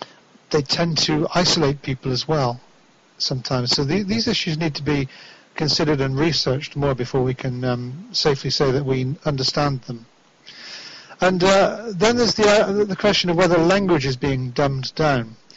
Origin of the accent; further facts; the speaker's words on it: England, United Kingdom; I'm an Englishman. I'm allowed a cup of tea.